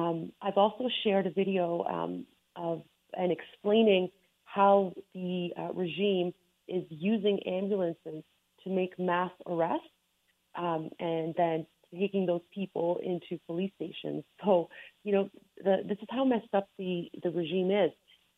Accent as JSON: {"language": "English", "country": "Canada", "said": "I'm so proud of living in Canada and being Canadian. I mean, my parents immigrated here because they wanted to raise their daughters in a free and democratic society."}